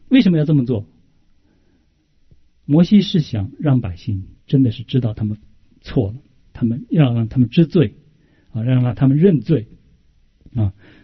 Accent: China; 我们中国人老说的一句话，爱之深

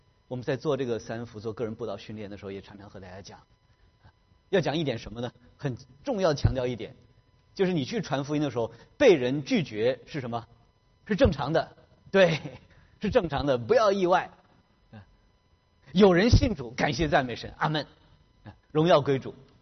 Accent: China; 我们中国人有一句老话叫做家和万事兴

